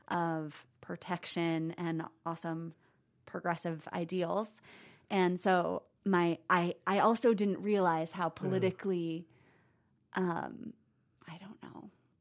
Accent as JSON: {"language": "English", "region": "California", "country": "United States", "tie": "born or raised there", "lives_now": "Idaho, United States", "said": "because I grew up in California, justify to people why Idaho is actually this amazing place that has a lot to offer."}